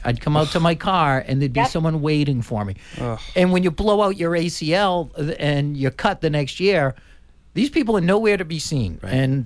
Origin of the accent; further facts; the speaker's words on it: Weymouth, Massachusetts, United States; when I was a kid, I grew up in Weymouth